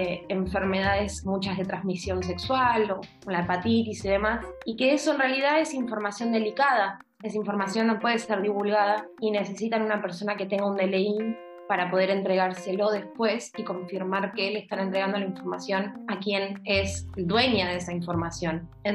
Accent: Santa Teresita, Buenos Aires Province, Argentina; born there; Cuando yo nací en el Partido de la Costa, en Santa Teresita

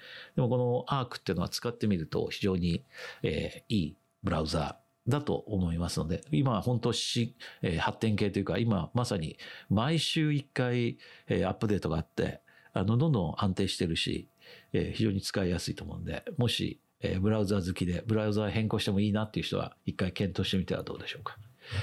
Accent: Himeji, Hyogo, Japan; さて次私の地元の姫路を友達とドローンで遊びましょう

